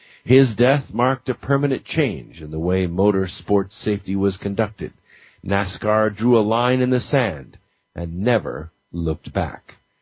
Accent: Huntington Beach, California, United States; I grew up in Huntington Beach.

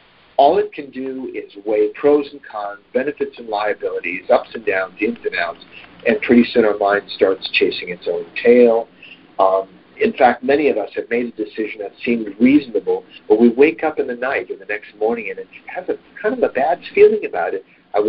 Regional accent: California, United States; I got interested in a particular spiritual school in California, so I went back to my home state at the time.

